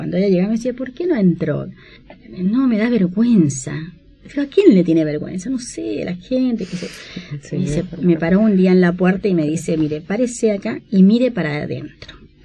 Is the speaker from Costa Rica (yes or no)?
no; Chile; moved away; yo vine de Chile siendo una persona con muy poca personalidad